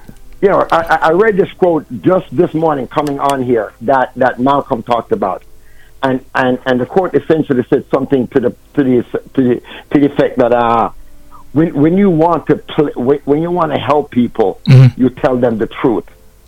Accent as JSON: {"language": "English", "country": "Jamaica", "said": "Listen, again, I'm from Jamaica. I was always the smallest and the skinniest guy."}